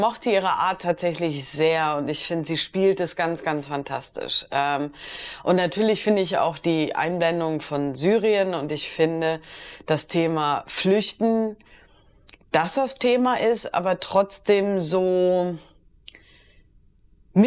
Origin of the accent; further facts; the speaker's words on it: Berlin, Germany; ich als Berlinerin und tatsächlich auch aus dem Wedding kommend, also lebend kommend tue ich daher nicht